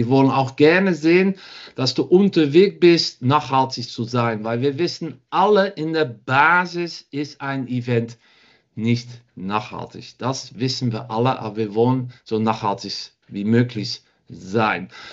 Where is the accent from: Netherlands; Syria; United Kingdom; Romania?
Netherlands; German is a second language; now in Düsseldorf, Germany; Ich komme aus Holland ursprünglich. Hört man vielleicht auch ein bisschen. Und bin seit 7 Jahren wohne ich in Düsseldorf. Bin auch verheiratet mit einem Deutschen.